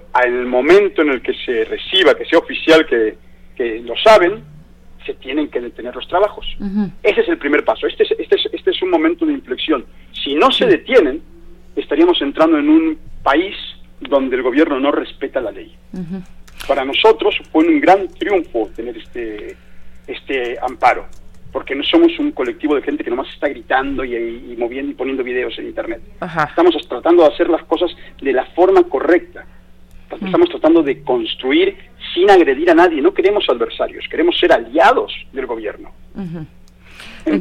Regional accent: Mexico City, Mexico; born there; now in Playa del Carmen, Mexico; Yo soy mexicano, sí. nacimiento, nací en la Ciudad de México. En el 96 me fui, estoy viajando por el mundo, y en el 2004 regresé a México, me establecí en Playa del Carmen

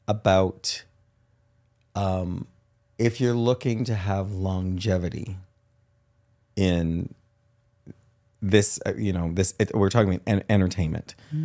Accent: Windsor, Ontario, Canada; Detroit is almost like home, although I was born in Windsor, and Windsor is home. There's a special connection there. It's kind of where I grew up.

